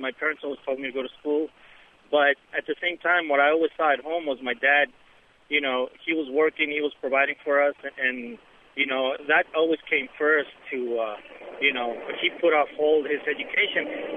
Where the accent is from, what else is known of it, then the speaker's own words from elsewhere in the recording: Mexico; now in Las Vegas, United States; I'm an immigrant from Mexico. I've been here 10 years in Las Vegas